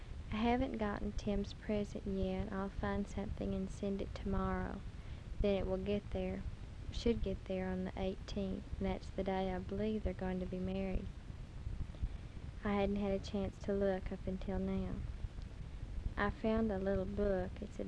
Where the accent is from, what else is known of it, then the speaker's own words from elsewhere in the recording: Texas, United States; there'll be no doubt I'm from Texas.